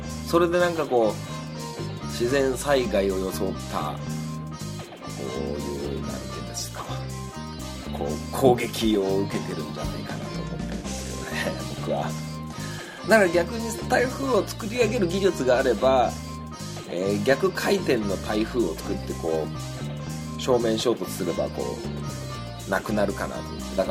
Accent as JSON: {"language": "Japanese", "region": "Niigata", "country": "Japan", "said": "この間僕の地元新潟県の"}